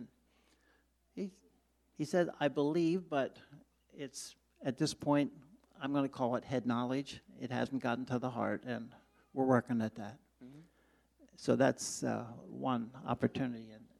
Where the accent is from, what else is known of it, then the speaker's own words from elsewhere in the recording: Pennsylvania, United States; We're from Pennsylvania, so you probably wouldn't know Finland Mennonite Church.